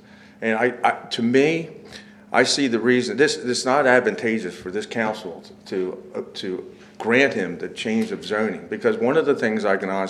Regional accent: Rehoboth Beach, Delaware, United States; I'm born and raised in Sussex County in the Rehoboth Beach, Delaware area.

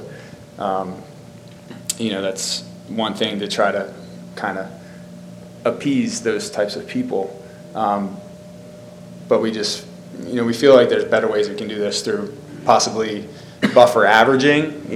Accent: United States; I mean, I'm from Lewis and have lived here my whole life, so I understand the spirit of this ordinance.

